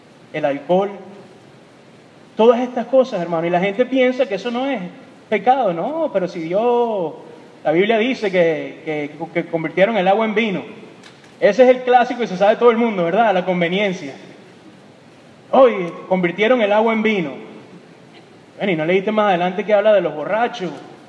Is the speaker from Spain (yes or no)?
no; Venezuela; moved away; cuando yo estaba chiquito, hermano, en mi país, cuando se podía vivir allá, en la Venezuela de antes